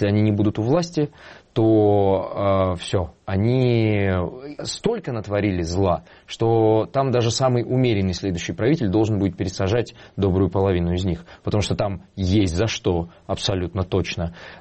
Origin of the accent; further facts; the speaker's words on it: Dushanbe, Tajikistan; я родился уже вот в Душанбе. Да, потом произошел распад Советского Союза, мы еще какое-то время там пожили